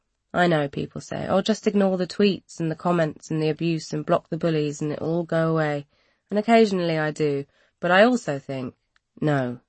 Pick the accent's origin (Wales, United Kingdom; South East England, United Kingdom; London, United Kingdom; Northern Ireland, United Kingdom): London, United Kingdom; And, as a Londoner, I experience them every single day. I've had the privilege of growing up around people from all over the world.